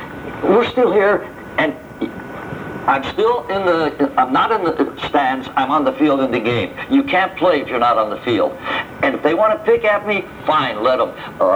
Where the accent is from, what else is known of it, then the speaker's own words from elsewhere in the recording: New York, United States; going back to when I was a kid in upstate New York, and I was the first kid in my hometown to get into the business